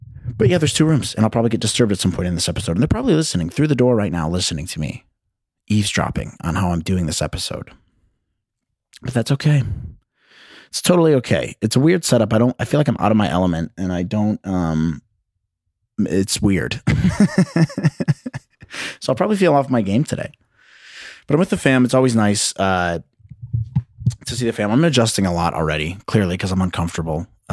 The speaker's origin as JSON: {"language": "English", "region": "Indiana", "country": "United States", "said": "I'm from Indiana, okay? Basketball is the main sport here."}